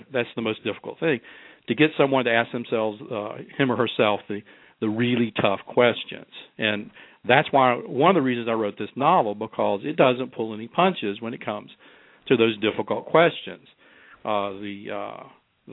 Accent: the South, United States; my classmates, who were fascinated by the fact that I was from the South and I had been cross-bused

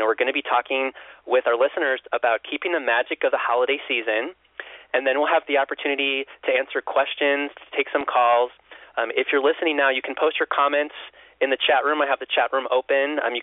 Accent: Chicago, Illinois, United States; You know, like for me, like I'm from Chicago, and you know that.

